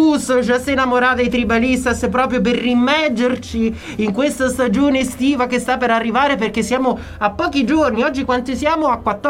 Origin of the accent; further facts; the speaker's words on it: Campania, Italy; un po' alla matrimonio napoletano, perché dalle nostre parti se non sono pompose e non ci sono migliaia, non c'è tutto il paese invitato a un matrimonio, non è un matrimonio.